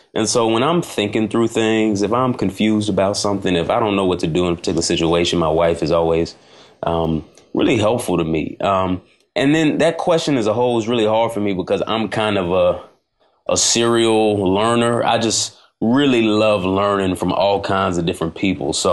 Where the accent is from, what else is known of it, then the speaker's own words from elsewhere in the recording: Dallas, Texas, United States; I grew up in Dallas, Texas. Love Dallas, great place.